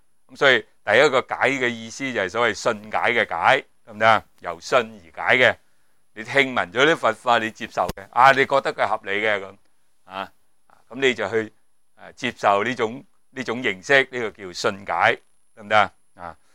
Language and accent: Cantonese; China; 咁所以我哋中国人讲咩啊？三岁啊定八十。